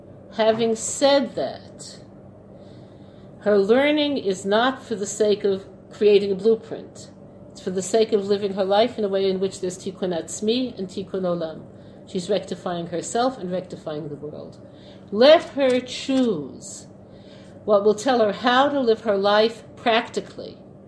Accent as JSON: {"language": "English", "town": "Brooklyn", "region": "New York", "country": "United States", "tie": "born or raised there", "said": "That's not what I saw growing up in Brooklyn."}